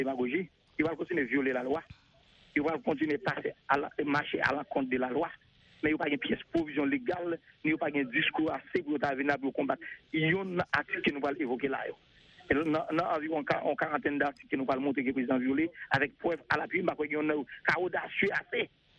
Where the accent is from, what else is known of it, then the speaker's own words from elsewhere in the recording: Haiti; Ou même en tant qu'haïtien, en tant que journaliste, on n'a pas le fond de parler bien